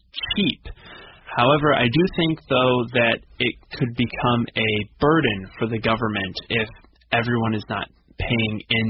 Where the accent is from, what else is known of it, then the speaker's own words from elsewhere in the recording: United States; moved away as an adult; now in Taiwan; I am from the United States, and I know what it's like to not have health insurance for a period.